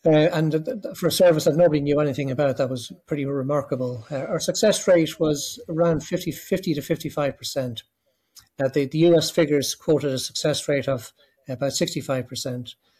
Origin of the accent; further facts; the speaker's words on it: Ireland; now in United Kingdom; I'm an Irish doctor working in the UK in the north of England. I'm a member of the Catholic Medical Association